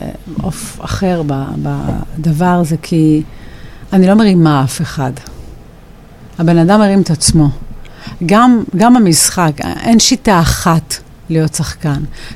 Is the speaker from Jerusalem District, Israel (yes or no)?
no; Ashkelon, Southern District, Israel; גדלתי באשקלון, נולדתי באשקלון, ואימא שלי מרוקאית, אני יודע, ממשפחה מסורתית, עם כל מיני רבנים וכאלה סביבה, ואבא שלי ניצול שואה תאיסט.